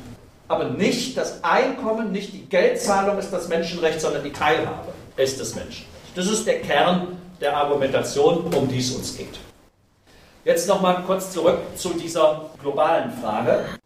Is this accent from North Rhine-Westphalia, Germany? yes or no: yes; Bonn, North Rhine-Westphalia, Germany; Also ich komme aus Bonn, in der Nähe von Köln, deshalb sage ich das normalerweise, betone ich das nicht